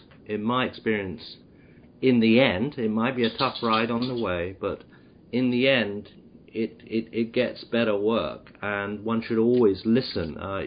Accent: United Kingdom; So we here as British filmmakers, I think, would have been very, very, would have suffered greatly without his involvement

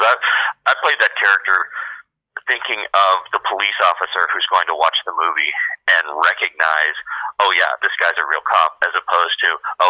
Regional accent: Texas, United States; Like, I grew up in Texas, and so, like, the police in Texas kind of have that sort of calm, you know, good old boyness to them

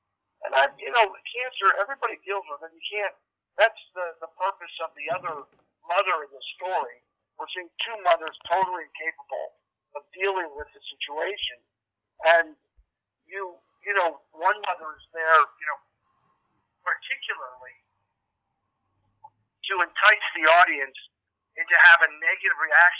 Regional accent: Pennsylvania, United States; now in Los Angeles, United States; I went to my hometown, a small town, 80,000 people, and I said, you know, we're going to make the movie. I said at a press conference, I'm going to try to find the lead actress in the Lehigh Valley, essentially.

